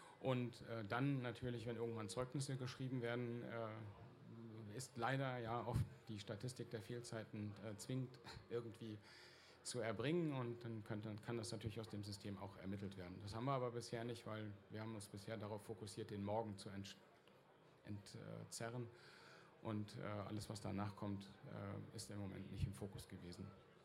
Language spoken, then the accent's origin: German; Berlin, Germany; Ja, ich komme aus Berlin und da war es da so.